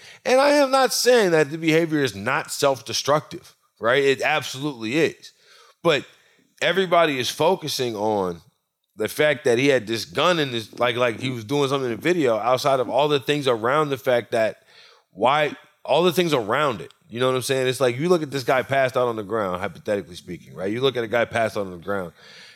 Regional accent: Louisiana, United States; I grew up around guns. I'm grew up from Louisiana. And I'm from country Louisiana. Like, everybody I knew had guns.

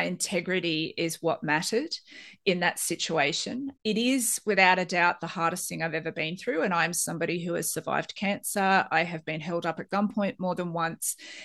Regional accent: Australia; As an Australian, that's a real fear

